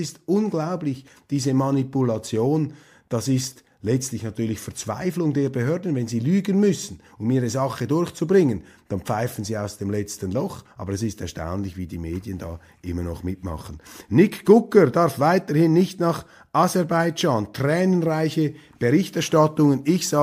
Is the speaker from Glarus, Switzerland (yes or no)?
no; Wallisellen, Zurich, Switzerland; Wir haben gar nicht mehr diesen Umgang in Wallisellen oder im Zürcher Unterland, wo ich aufgewachsen bin.